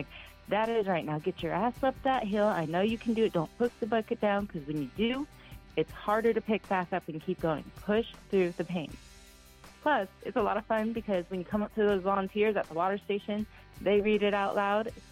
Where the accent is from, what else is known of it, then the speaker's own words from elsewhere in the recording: Millington, Tennessee, United States; born there; Well, I was born in Millington, Tennessee, on a naval base.